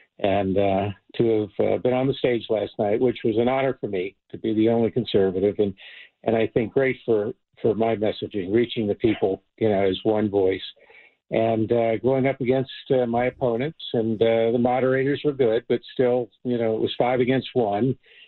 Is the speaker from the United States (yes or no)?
yes; California, United States; I love California. I'm a Californian.